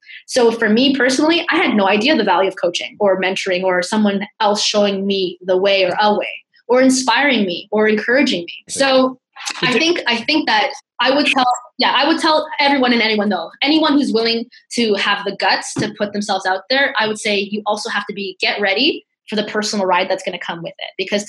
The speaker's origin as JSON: {"language": "English", "town": "Burlington", "region": "Ontario", "country": "Canada", "said": "I'm like, I'm from Burlington, which is 2 hours that away, right?"}